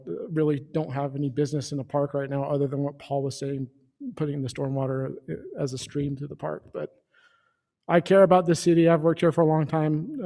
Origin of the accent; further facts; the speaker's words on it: Utah, United States; I've done a lot of things growing up in South Davis County at this park with T-ball as a youth.